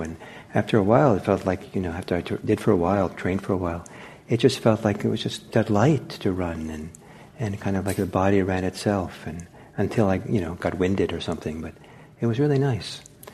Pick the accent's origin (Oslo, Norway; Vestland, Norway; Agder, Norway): Vestland, Norway; Bergen; born there; English is a second language; Where I was born in Norway, the town is called Bergen. It's surrounded by mountains on three sides and the ocean on the fourth.